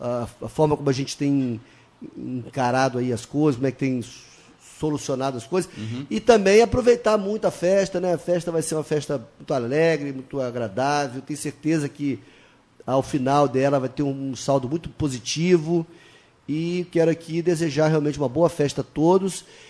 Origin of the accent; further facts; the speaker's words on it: Campos dos Goytacazes, Rio de Janeiro, Brazil; porque eu sou de Campos